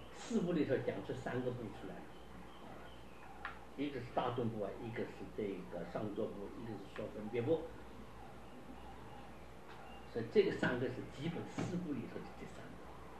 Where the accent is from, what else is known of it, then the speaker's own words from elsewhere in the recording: China; 他这个说法跟我们中国人迷信一样，500年必有王者心啊